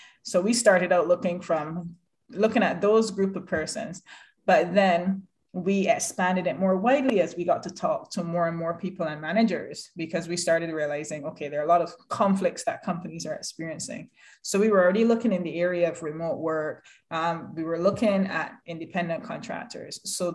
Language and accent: English; Barbados; moved away as an adult; now in United Kingdom; Originally, I'm from Barbados, and I moved over here 11 years ago to pursue an HR profession.